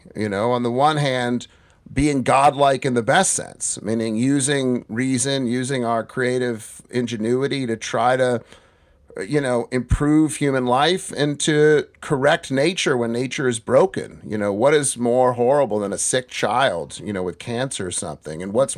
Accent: Massachusetts, United States; I had a pretty typical suburban Jewish upbringing. I grew up near Boston

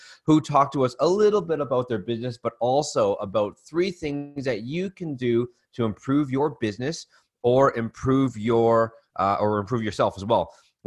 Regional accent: Calgary, Alberta, Canada; because I'm Canadian, I'm here in Calgary

